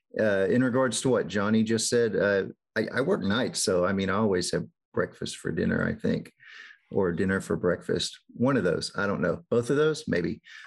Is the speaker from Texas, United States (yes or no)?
yes; Texas, United States; And I grew up in Northeast Texas